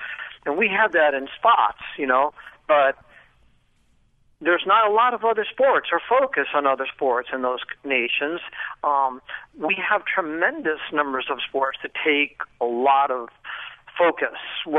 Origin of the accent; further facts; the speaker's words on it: Hartford, Connecticut, United States; I'm from Hartford, Connecticut, and now Massachusetts, so I was in between New York and Boston.